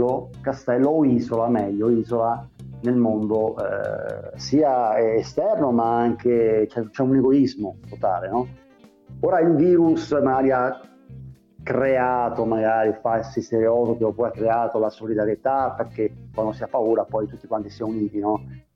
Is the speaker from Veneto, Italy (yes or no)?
yes; Venice, Veneto, Italy; a Sant'Elena, a Venezia, dove io abitavo, sono nato a Sant'Elena